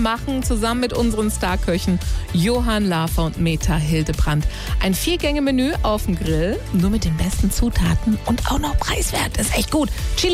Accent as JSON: {"language": "German", "country": "Greece", "said": "Dann kannst du da sicher sein, dass es wirklich eine gute Olivenöl ist aus meiner Heimat Griechenland."}